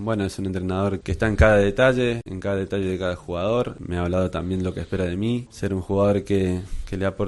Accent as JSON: {"language": "Spanish", "country": "Argentina", "said": "la sangre argentina que quizás nos caracterice a todos los jugadores que somos argentinos."}